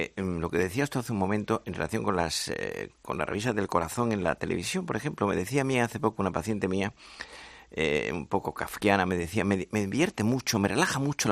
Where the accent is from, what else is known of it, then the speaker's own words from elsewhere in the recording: Andalusia, Spain; now in Madrid, Spain; yo soy andaluz, pero llevo media vida en Madrid.